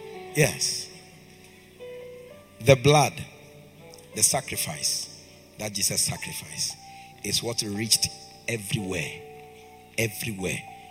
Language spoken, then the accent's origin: English; India; English is a second language; That's why I'm here from India.